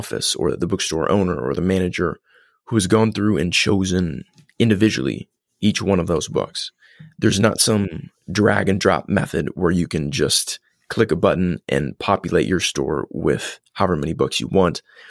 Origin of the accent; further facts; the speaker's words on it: Columbus, Indiana, United States; I grew up in Columbus, Indiana, and we had an independent bookshop on our Main Street equivalent.